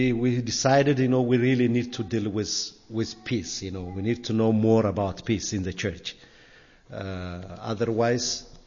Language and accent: English; Ethiopia; I come from Ethiopia. I'm a member of the Ethiopian Mennonite Church, Maserata Christos.